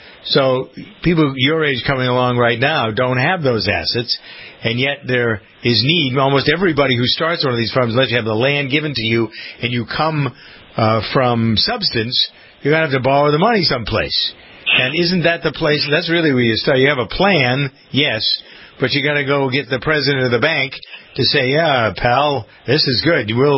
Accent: Framingham, Massachusetts, United States; I'm from Framingham, Massachusetts, nearby town of Lincoln, had a community-operated farm

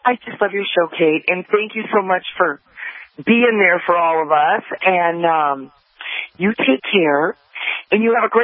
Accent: Illinois, United States; See, I was born and raised in Illinois, and I'm not telling you, my mother had me working, working in politics when I was like 4 years old.

